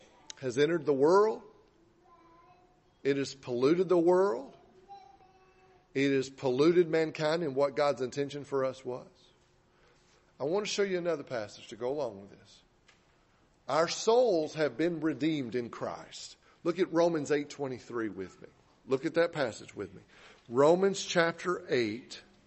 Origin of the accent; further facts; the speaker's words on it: Arkansas, United States; Now, I'm from Arkansas, but I may be a little slow, but I can get that one.